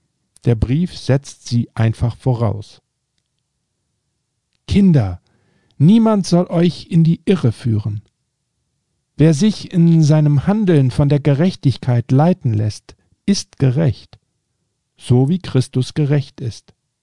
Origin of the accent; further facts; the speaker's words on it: Northern Germany, Germany; Bei der alemannischen Fastnacht in Freiburg habe ich als Norddeutscher bunte, fast angsteinflößende Gestalten mit Masken gesehen.